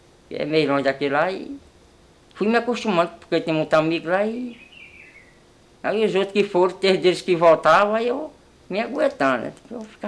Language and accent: Portuguese; Paraíba, Brazil; tem de ir para minha terra mesmo, que eu nasci na Paraíba, estou me criando lá mesmo